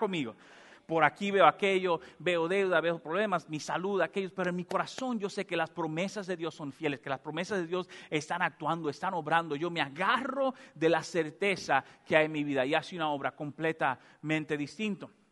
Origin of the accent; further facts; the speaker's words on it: Santo Domingo, Distrito Nacional, Dominican Republic; now in United States; en mi país, yo vivía en el centro de la ciudad, en Santo Domingo. Y donde nosotros vivíamos era el centro de Santo Domingo, estaban las oficinas del gobierno, todo eso. Había mucho transporte, motores, automóviles. Y yo me acostumbré toda la vida al ruido. Cuando yo me mudo a los Estados Unidos